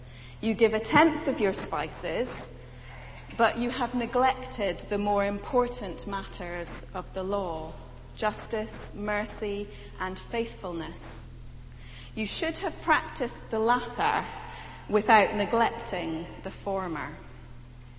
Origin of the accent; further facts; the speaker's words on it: United Kingdom; not because we're British and we don't talk about those things